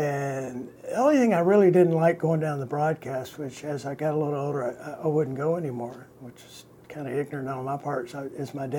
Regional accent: Rome, Georgia, United States; Dad was a radio engineer at one of the most powerful radio stations in the Southeast. They were a 50,000-watt station, a WRGA from Rome, Georgia.

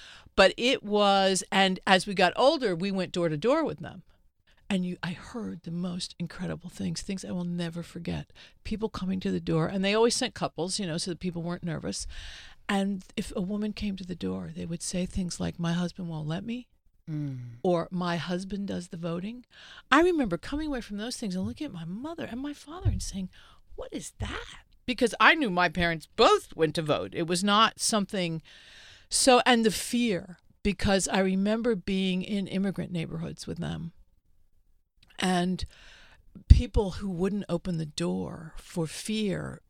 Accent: Trenton, New Jersey, United States; I've never seen them in New York City. I grew up in Trenton.

